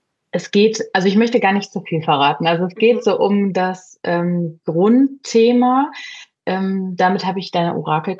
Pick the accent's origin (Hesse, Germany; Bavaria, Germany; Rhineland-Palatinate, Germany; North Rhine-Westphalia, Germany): Rhineland-Palatinate, Germany; ich bin 31, habe eine kleine Tochter, ich komme aus dem schönen Westerwald